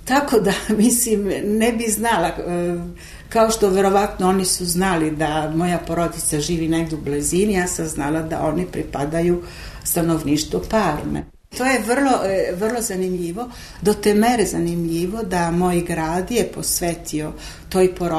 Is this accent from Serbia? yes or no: no; Parma, Emilia-Romagna, Italy; Nije za nas koji živimo i rođeni smo u Parmi